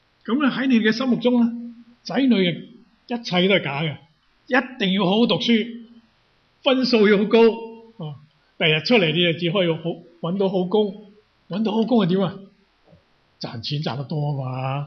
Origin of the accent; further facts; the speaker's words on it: Guangdong, China; 我们广东人很清楚，虚就空的嘛